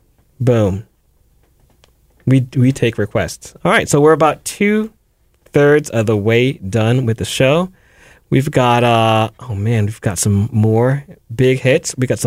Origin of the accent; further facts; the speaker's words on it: California, United States; now in Pittsfield, United States; We are not from Pittsfield, Massachusetts. We came from California, where they don't play that song, at least as far as I am aware.